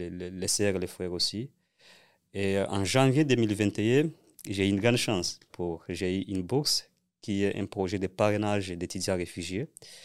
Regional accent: DR Congo; born there; moved away as an adult; moi, je suis né au Congo. Mm-hmm. … Je suis né au Congo et quand j'ai eu mon diplôme au Congo, j'ai fui le Congo pour des raisons d'insécurité, moi et ma famille. Mm-hmm. Je me suis réfugié en Ouganda mm-hmm. en 2015.

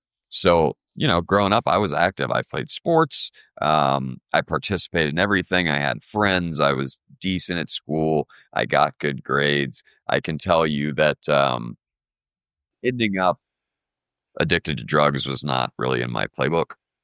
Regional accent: Columbus, Ohio, United States; I grew up in a well-to-do community. I grew up in Columbus, Ohio. The community I grew up in is it's called Grandview Heights.

